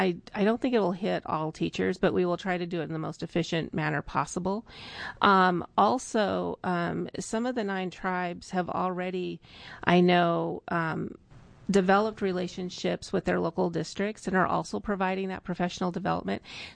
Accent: Montana, United States; For example, I grew up in Montana, and Montana's tribal history is completely different than Oregon's tribal history.

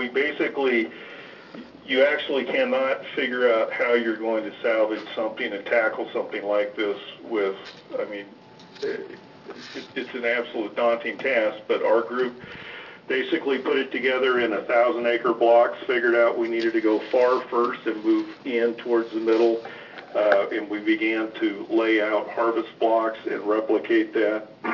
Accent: Coos Bay, Oregon, United States; I was born and raised in Coos Bay.

